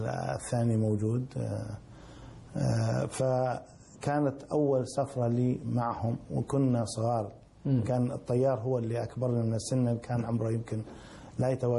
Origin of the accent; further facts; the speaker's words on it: Ar Rass, Al-Qassim, Saudi Arabia; قلت له والله أنا من القصيم من الرس